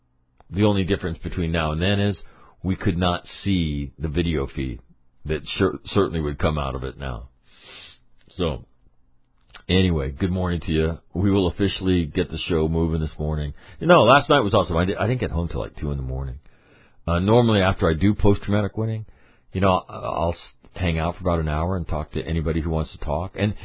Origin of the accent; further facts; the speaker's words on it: Sacramento, California, United States; they come from state of Washington, state of Oregon, my hometown, Sacramento.